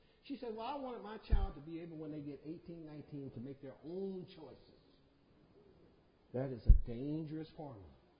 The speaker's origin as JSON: {"language": "English", "town": "St. Louis", "region": "Missouri", "country": "United States", "tie": "born or raised there", "said": "I grew up in St. Louis, and they had five low and five high, six low and six high."}